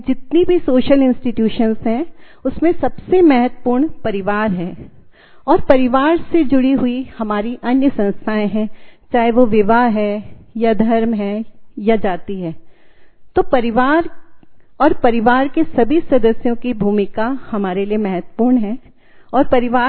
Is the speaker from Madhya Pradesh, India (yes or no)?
yes; Indore, Madhya Pradesh, India; मैं इंदौर से हूँ।